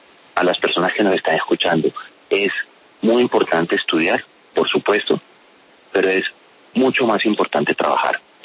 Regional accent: Valledupar, Cesar, Colombia; also born or lived in Riohacha; Yo nací en Riohacha. Soy orgullosamente guajiro, allí viví hasta los 6-7 años. Luego nos fuimos a vivir a Valledupar. La familia de mi mamá es de Valledupar. Ahí terminé mi primaria, ahí cursé mi bachillerato. Por eso también me considero orgullosamente cesarense

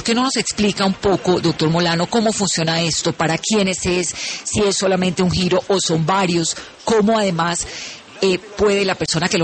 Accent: Colombia

